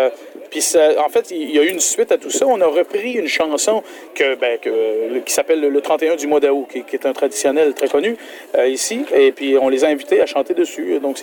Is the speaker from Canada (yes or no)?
yes; Quebec, Canada; on est tous les deux, Alexandre et moi, on vient du même coin. On vient des îles de la Madeleine, qui est une petite île dans le golfe Saint-Laurent.